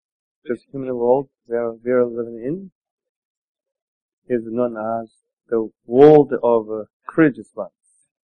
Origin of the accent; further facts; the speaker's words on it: Tibet, China; I grew up in Tibet. I was a renunciate for a very long time.